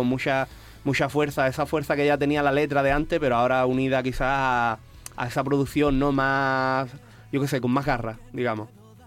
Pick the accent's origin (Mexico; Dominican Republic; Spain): Spain; Zahara de los Atunes, Andalusia; allí aterrizan, digamos, helicópteros en el puerto de mi pueblo, van a comer al campero y se van.